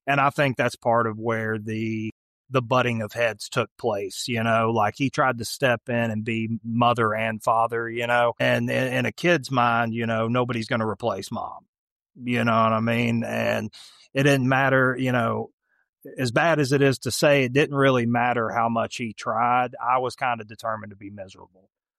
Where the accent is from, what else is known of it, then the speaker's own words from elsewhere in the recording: Tennessee, United States; I grew up right here in East Tennessee.